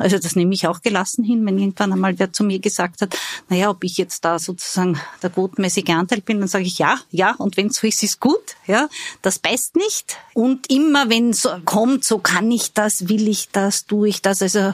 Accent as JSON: {"language": "German", "region": "Styria", "country": "Austria", "said": "Ich bin Steirerin."}